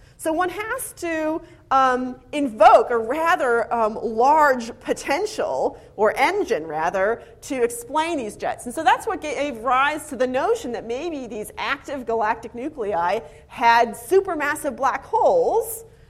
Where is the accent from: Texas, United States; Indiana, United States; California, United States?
California, United States; Los Angeles; I'm from Los Angeles. I understand this extremely well, because it turns out dust is just like smog.